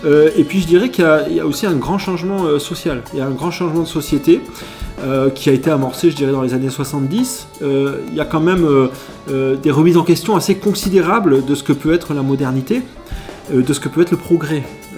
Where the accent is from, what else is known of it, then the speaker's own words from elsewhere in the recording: Brittany, France; Je dis vous avez, parce que moi je viens de Bretagne